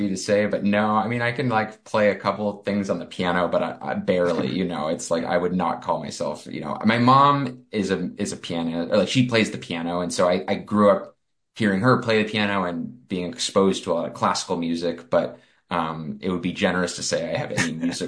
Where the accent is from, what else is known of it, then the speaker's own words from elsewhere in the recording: Denver, Colorado, United States; Denver's my hometown, so we had some urgency to do it there because of the Esquire Theater's closure